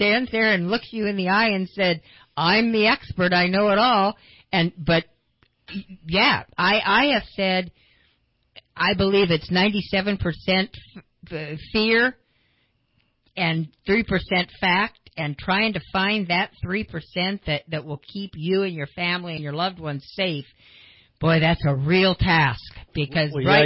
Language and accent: English; Idaho, United States; now in Redding, United States; I'm not a native California. I came from Idaho.